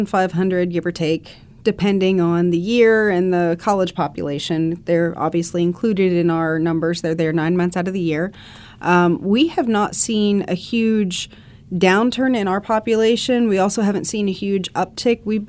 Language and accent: English; Chandlersville, Ohio, United States; But I grew up in Chandlersville. I attended Muskingum University in New Concord as an undergraduate and intended to go into the medical field.